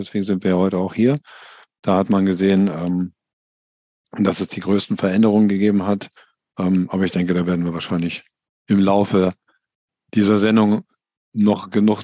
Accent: Paderborn, North Rhine-Westphalia, Germany; Ich komme aus gebürtig, komme ich aus Paderborn.

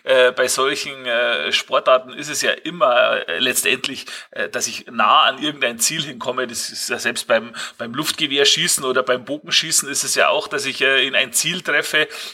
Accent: Bavaria, Germany; Schriftlich fixiert ist das dann tatsächlich bei uns in Bayern und in Österreich

